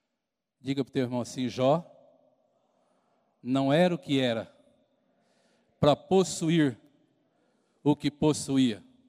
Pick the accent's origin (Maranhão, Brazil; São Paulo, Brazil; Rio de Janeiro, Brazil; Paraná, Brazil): São Paulo, Brazil; Monte Aprazível; Mas eu sou de Monte Aprazível, né? Morei 30 anos em Monte Aprazível e tal.